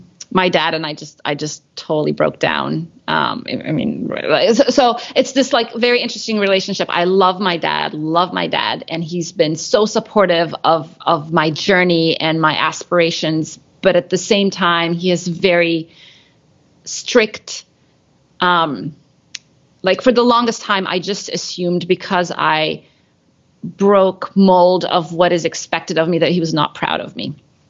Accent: Cairo, Cairo Governorate, Egypt; moved away as an adult; well, I grew up in Cairo, and then I, you know, wore the hijab, and then I moved to Cambridge

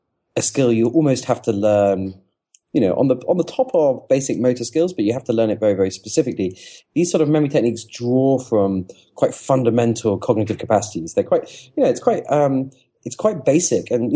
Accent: England, United Kingdom

